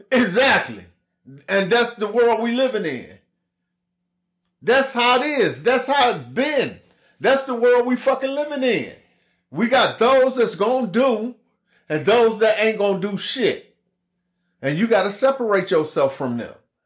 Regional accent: Greenwood, Mississippi, United States; I'm from Greenwood, Mississippi, the county of LaFleur.

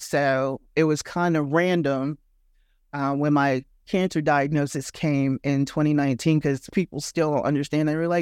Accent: Charleston, South Carolina, United States; also born or lived in New York; So I was born in New York. I left when I was about 11, and then I moved to Charleston, South Carolina, did all of my primary growing up there

